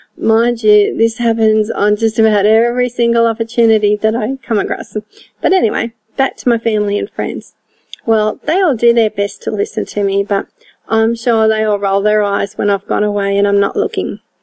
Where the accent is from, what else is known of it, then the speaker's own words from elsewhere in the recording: Australia; accent: Australian; I'm an Aussie gal from Down Under, like you didn't already know that from the accent.